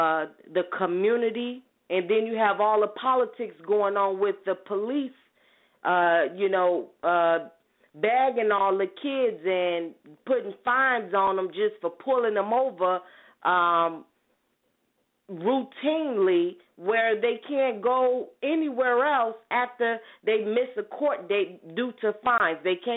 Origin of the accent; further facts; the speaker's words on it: Chicago, Illinois, United States; I'm from Chicago, so listening to that song for the first time, it was very dear to my heart because I know that it's a genocide in Chicago.